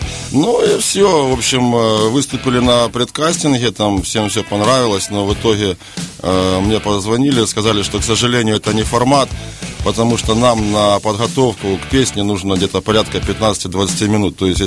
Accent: Zaporizhzhia, Zaporizhzhia Oblast, Ukraine; born there; now in Kyiv, Ukraine; а мы родились в Запорожье и переехали в Киев.

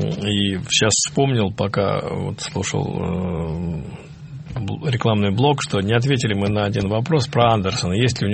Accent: Russia; мы, несколько человек из России, были приглашены на их регулярный какой-то проходящий радиофестиваль английский

